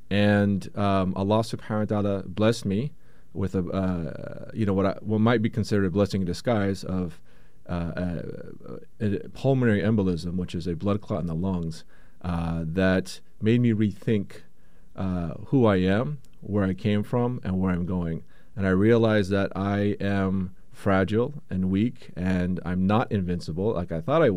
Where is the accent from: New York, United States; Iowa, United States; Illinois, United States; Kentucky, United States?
Iowa, United States; Cedar Rapids; Alhamdulillah, I was born in Cedar Rapids, Iowa in 1980 and grew up kind of like any other American kid.